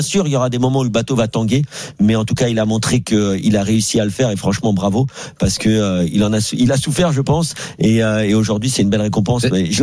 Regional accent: Netherlands; Je suis néerlandais.

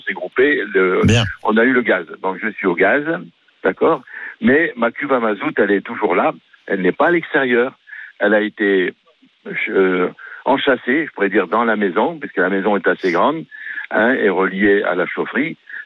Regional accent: Hauts-de-France, France; Et puis, pourtant, je suis du Nord.

